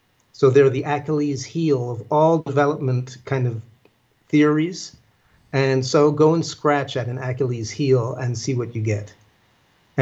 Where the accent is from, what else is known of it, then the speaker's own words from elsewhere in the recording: Montreal, Quebec, Canada; I grew up in, I was born in Montreal, and my parents were immigrants from Egypt, Ireland, and England. They were already culturally mixed.